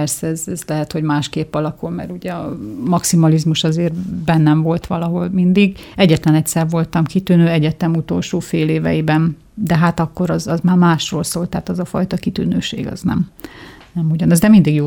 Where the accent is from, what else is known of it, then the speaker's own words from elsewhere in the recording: Debrecen, Hajdú-Bihar, Hungary; megszülettem, azt lehet mondani, akkor lettek debreceniek, és akkor utána itt ragadtak ők is.